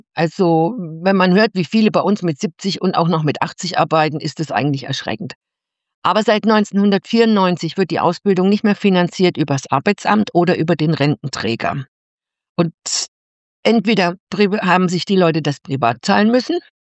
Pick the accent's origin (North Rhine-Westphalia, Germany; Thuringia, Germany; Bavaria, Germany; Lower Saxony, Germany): Thuringia, Germany; Suhl; Also, ich komme aus Suhl.